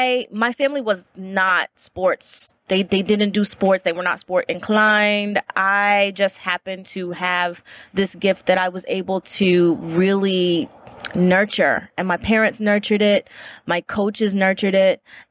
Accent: Virginia, United States; moved away as an adult; also born or lived in North Carolina; now in Atlanta, United States; I'm originally from Virginia, but that track and field got me to North Carolina. I lived in North Carolina for 21 years. Okay. And then I moved to Atlanta last summer.

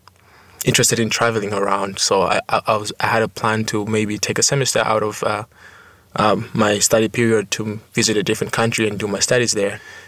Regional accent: Zambia; I'm currently a second year at Whitman College. I'm a computer science major and I come from Zambia.

